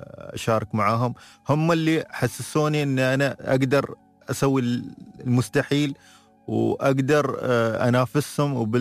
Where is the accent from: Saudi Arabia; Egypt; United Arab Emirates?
United Arab Emirates; Fujairah; وطبعا كان العائق بيني وبين أن أنا من الفجيرة